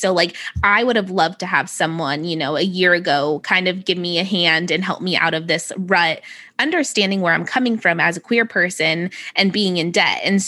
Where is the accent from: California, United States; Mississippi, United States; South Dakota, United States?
California, United States; San Francisco; I grew up in San Francisco, so it's always been more, you know, accepting than other places could be.